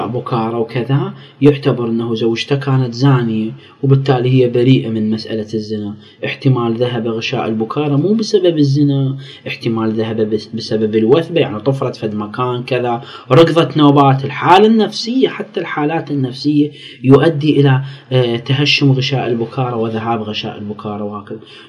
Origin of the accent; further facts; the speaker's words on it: Iraq; التصرفات هاي لا مشروعة عندنا بالعراق يعني